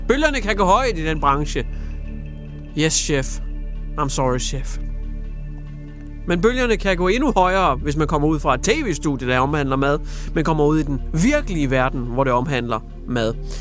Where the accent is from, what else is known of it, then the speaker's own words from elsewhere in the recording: Amager, Capital Region of Denmark, Denmark; Jeg kommer fra Amager, ikke?